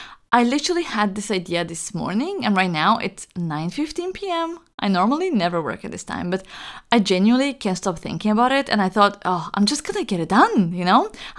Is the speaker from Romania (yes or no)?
yes; Romania; English is a second language; where I come from, I'm from Romania. You can hear from how I talk. Like, I have an accent.